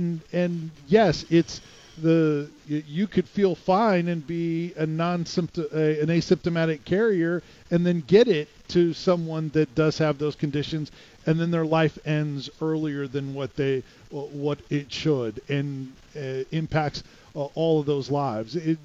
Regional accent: Florida, United States; And I came from Florida, where it's seeming like the divide is greater.

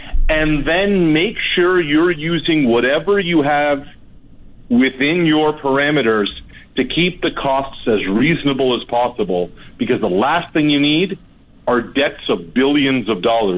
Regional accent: Canada; Like, this is where we have to stop being Canadian for a minute.

